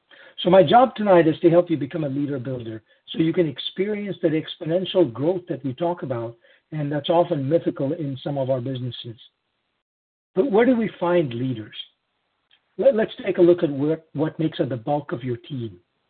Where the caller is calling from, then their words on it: Missouri, United States; I'm calling in from Missouri, west of St. Louis a little bit, non-deregulated state